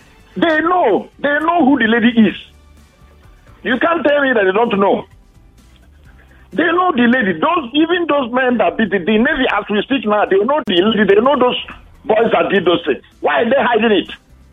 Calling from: Baghdad, Baghdad Governorate, Iraq; I'm calling from Baghdad.

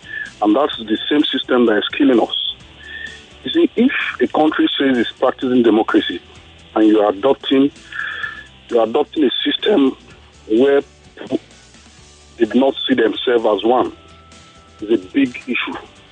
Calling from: Ikeja, Lagos, Nigeria; I'm calling from Ikeja.

